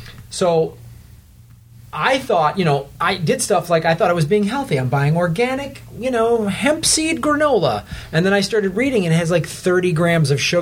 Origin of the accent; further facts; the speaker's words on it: Wisconsin, United States; I grew up in Wisconsin. Glass of milk, you know.